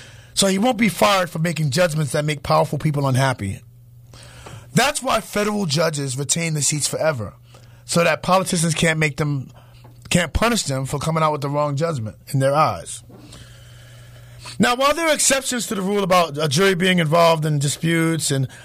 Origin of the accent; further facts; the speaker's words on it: Harlem, New York, United States; You know, you all know that I'm originally from Harlem